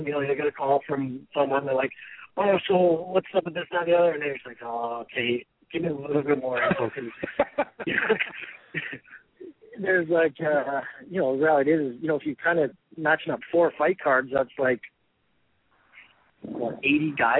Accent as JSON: {"language": "English", "town": "Victoria", "region": "British Columbia", "country": "Canada", "said": "And where I'm originally from, well, I'm from Victoria, BC, and there wasn't a quality event there."}